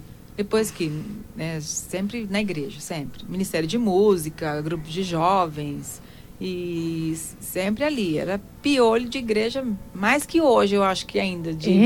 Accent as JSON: {"language": "Portuguese", "town": "Umuarama", "region": "Paraná", "country": "Brazil", "tie": "born there", "said": "Só nasci em Umuarama."}